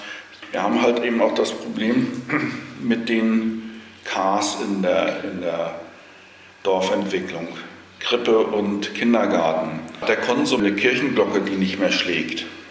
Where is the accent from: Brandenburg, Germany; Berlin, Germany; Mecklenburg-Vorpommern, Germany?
Mecklenburg-Vorpommern, Germany; Anklam; born there; Ich bin in Anklam geboren und seit 1967 wohnt meine Familie, also meine Eltern, hier in dem Dorf bzw. in der Gemeinde.